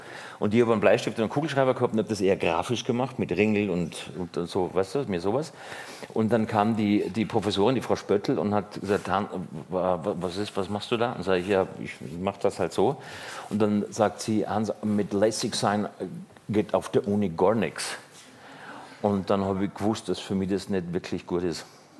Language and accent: German; Styria, Austria; Also, ich bin Österreicher, hauptsächlich paniert.